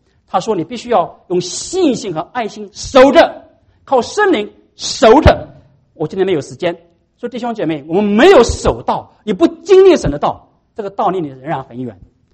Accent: Anhui, China; 我们十多岁的时候，那家乡唱戏哈，唱那个我们安徽人唱那个叫什么，黄梅戏。

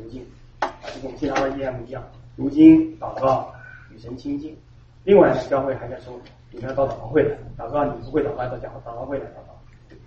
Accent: Nanjing, Jiangsu, China; moved away; 我们跟大家很多人都一样，从中国大陆出来，那你听我口音会发现说我是南京的粉红啊。

